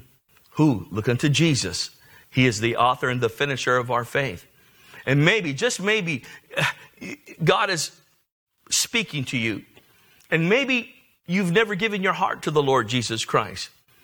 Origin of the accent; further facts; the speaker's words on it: National City, California, United States; I remember growing up. I grew up in National City, and all we ever did was rebel.